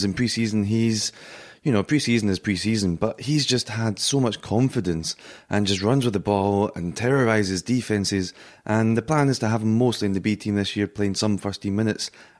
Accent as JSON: {"language": "English", "region": "Scotland", "country": "United Kingdom", "said": "Well, I mean, as a Scotsman"}